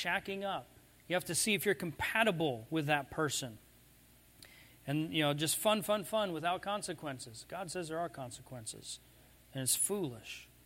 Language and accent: English; Arizona, United States; When I was growing up in Arizona, it was save the Mexican spotted owl.